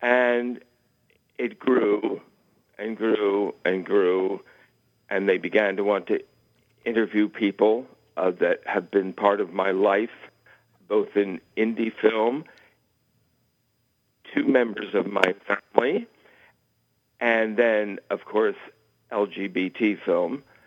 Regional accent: New York City, New York, United States; and I'm from New York City

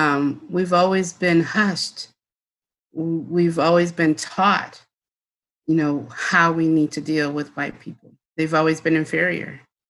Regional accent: Bloomington, Illinois, United States; And I grew up in Bloomington, Illinois, and it was probably 90% white.

